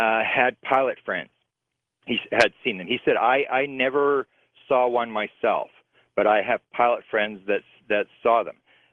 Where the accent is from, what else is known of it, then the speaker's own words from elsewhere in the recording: Canada; I'm a Canadian.